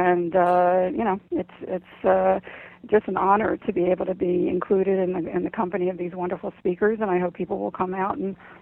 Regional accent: Philadelphia, Pennsylvania, United States; my hometown is Philadelphia, which is right across the bridge

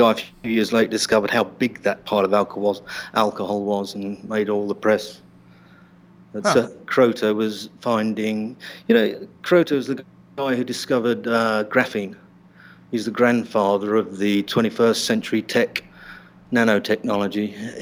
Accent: London, United Kingdom; moved away as an adult; now in Phnom Penh, Cambodia; Born in London, born and bred in London.

